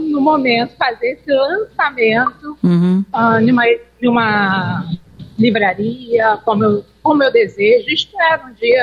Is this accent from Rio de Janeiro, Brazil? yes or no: yes; São Cristóvão, Rio de Janeiro, Brazil; born there; Eu sou nascida em São Cristóvão e vim morar na favela do Arará porque, como nós morávamos de aluguel, minha mãe queria ter uma casa própria, e o único local que ela conseguiu foi na favela do Parque Arará.